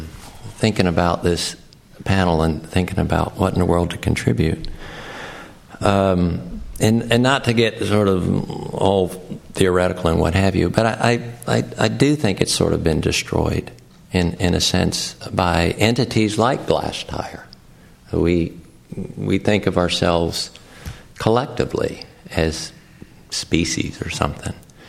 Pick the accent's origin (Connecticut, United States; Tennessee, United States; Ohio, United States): Tennessee, United States; I grew up in Tennessee.